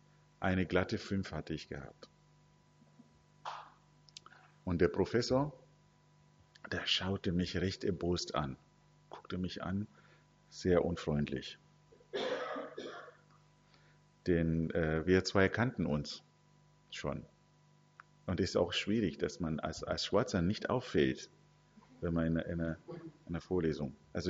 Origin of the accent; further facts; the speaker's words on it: Zimbabwe; Ich komme ursprünglich aus Zimbabwe.